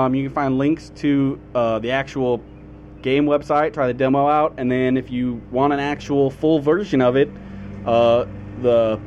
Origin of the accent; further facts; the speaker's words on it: Missouri, United States; Dude, we're from Missouri.